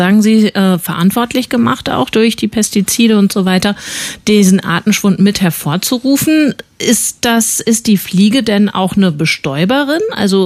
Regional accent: Berlin, Germany; Bemerken Sie diesen Schwund auch bei uns in Berlin und Brandenburg?

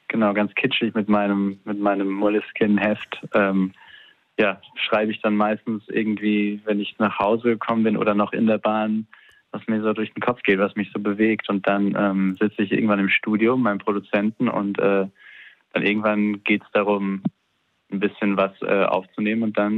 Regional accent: Zurich, Switzerland; now in Hamburg, Germany; Ich bin in der Schweiz aufgewachsen.

